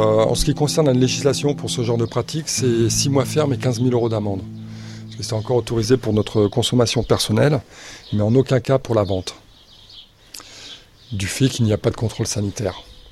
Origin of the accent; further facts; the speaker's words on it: Vitry-sur-Seine, Île-de-France, France; also born or lived in Périgueux; now in Dordogne, France; Je suis né à Périgueux, le 4 juillet 69, et j'ai grandi en région parisienne, à Vitry-sur-Seine.